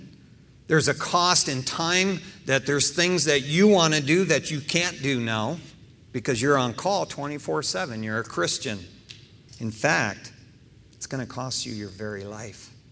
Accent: East Detroit, Michigan, United States; of course, I grew up in East Detroit, Michigan. And off of Detroit, there's a little island called Belle Isle.

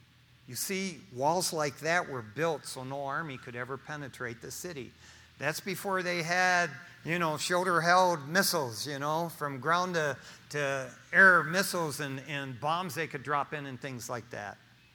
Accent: Eastpointe, Michigan, United States; Now, I grew up in East Detroit, Michigan.

